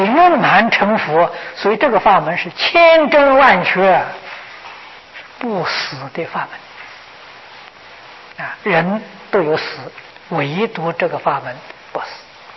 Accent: Taiwan; now in United States; 像我们从台湾移民到美国来，我到美国来了，我有没有生啊？

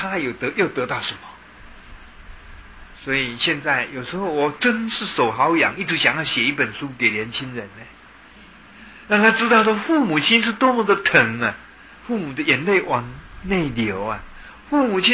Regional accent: Taiwan; 其实你以为说你在那我们台湾话讲说骗金啊哈

